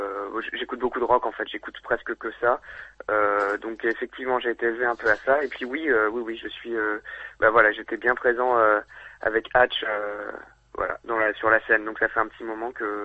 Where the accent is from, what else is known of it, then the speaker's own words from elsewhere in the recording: Courcouronnes, Île-de-France, France; now in Lyon, France; En fait, je suis né à Courcouronnes, dans la banlieue parisienne. Voilà. Et puis, j'ai passé une bonne partie de ma jeunesse, mais voilà, je suis à Lyon depuis 10 ans environ